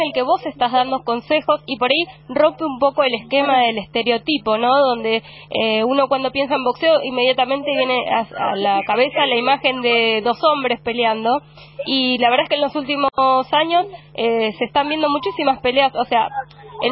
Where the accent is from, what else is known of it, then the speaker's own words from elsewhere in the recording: Avellaneda, Buenos Aires Province, Argentina; pues yo también soy de acá de Avellaneda